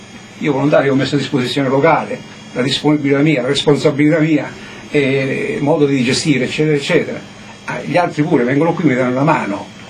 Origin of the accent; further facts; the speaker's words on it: Naples, Campania, Italy; Io sono napoletano